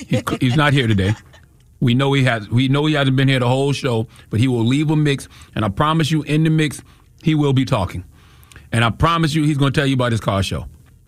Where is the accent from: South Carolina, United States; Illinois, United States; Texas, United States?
South Carolina, United States; Mount Corner; I grew up in Mount Corner, South Carolina, and we always went to Myrtle Beach because Myrtle Beach had Black Bike Weekend.